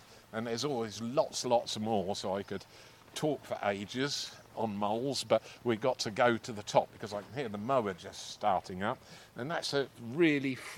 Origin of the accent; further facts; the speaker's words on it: East of England, United Kingdom; Sorry, I come from Norfolk, you see.